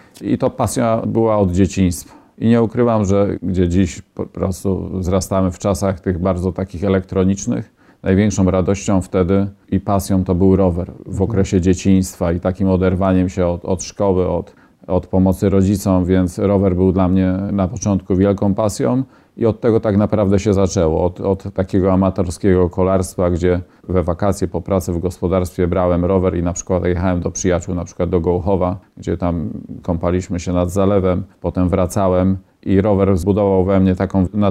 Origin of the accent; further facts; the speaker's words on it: Stawiszyn, Greater Poland Voivodeship, Poland; pochodzę ze Stawiszyna. W Stawiszynie, że tak powiem, uczyłem się, pobierałem edukację, a wieś Berginki to jest moja rodzinna wieś.